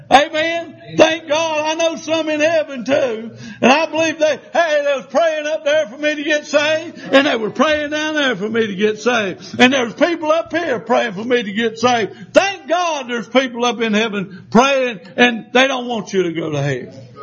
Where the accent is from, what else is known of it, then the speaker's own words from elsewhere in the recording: Lancaster, United States; I said, my goodness, you live in Lancaster? I grew up in Lancaster.